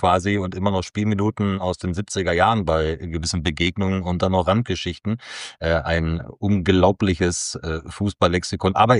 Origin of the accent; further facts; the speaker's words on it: Schloß Holte, North Rhine-Westphalia, Germany; bei der Tageszeitung Westfalenblatt in meiner Heimat Schloß Holte.